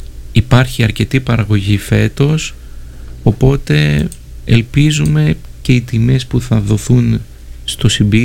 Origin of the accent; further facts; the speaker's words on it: Greece; Μπράβο, αλλά σαν Έλληνες, εντάξει, ξέρουμε, υπάρχουν τερτύπια